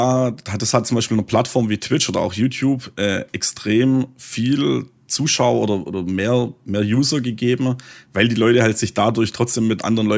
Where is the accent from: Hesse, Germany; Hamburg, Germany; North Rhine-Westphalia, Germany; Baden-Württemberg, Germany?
Baden-Württemberg, Germany; accent: Swabian; dank meinem schwäbischen Dialekt, nur Schwaben